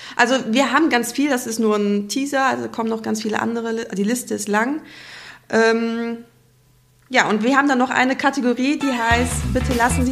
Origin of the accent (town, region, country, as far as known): Germany